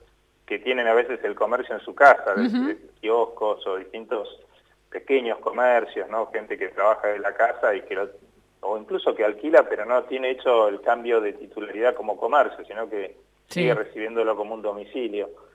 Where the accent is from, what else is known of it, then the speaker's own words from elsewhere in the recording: Buenos Aires, Argentina; yo lo hablo al revés de la mesa, en este caso como porteño